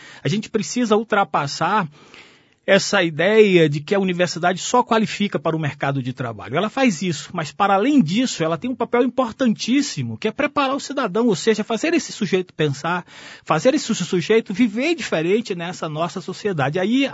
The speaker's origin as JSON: {"language": "Portuguese", "region": "Bahia", "country": "Brazil", "said": "Eu sou do sertão da Bahia, onde estudar é muito difícil, sobretudo no passado. E se eu estou no estado do Paraná como professor de uma universidade pública, gratuita"}